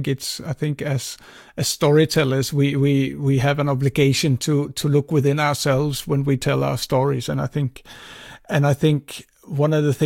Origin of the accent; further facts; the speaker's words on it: Greenland; I mean, even when I grew up in Greenland, we saw a lot of American Hollywood films.